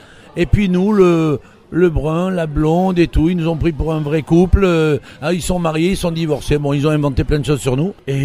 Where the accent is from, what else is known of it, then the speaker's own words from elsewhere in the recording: Toulon, Provence-Alpes-Côte d'Azur, France; now in Paris, France; Oui, on est parti de quand je suis né à Toulon, près du Stade Mayol.